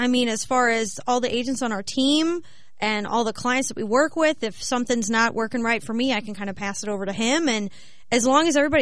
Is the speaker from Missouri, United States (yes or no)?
yes; St. Louis, Missouri, United States; Yeah, I'm lifelong St. Louis resident.